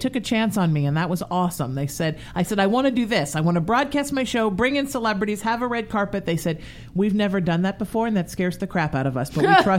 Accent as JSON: {"language": "English", "country": "Ireland", "said": "And I always cry a little bit because I'm Irish."}